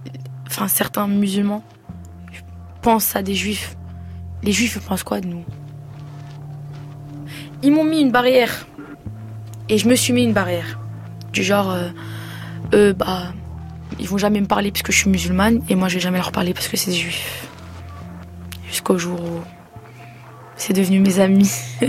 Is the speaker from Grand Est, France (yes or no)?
no; Bondy, Île-de-France, France; Je suis née à Bondy, j'ai grandi à Bondy.